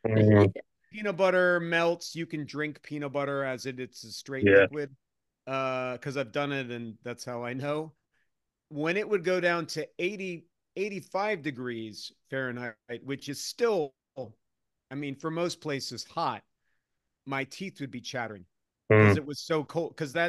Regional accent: East Coast, United States; given that I grew up on the East Coast and I was in the military, I should be tougher than that.

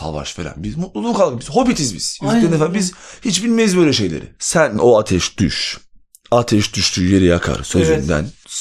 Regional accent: Myanmar; Turkish is a second language; Çünkü ben oralıyım.

